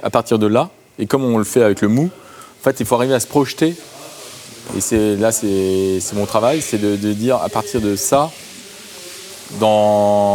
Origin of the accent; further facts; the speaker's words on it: Paris, Île-de-France, France; J'ai passé mon enfance à Paris, j'ai étudié à Paris.